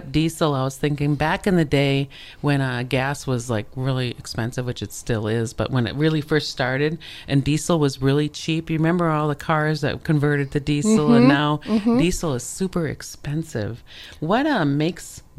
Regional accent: Arizona, United States; You know, down when I grew up in Arizona, emissions was a big deal.

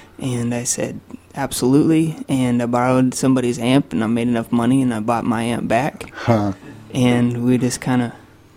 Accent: Iowa City, Iowa, United States; was growing up in Iowa City, and then was kind of, suffocating a little bit and just trying to find a voice and whatnot.

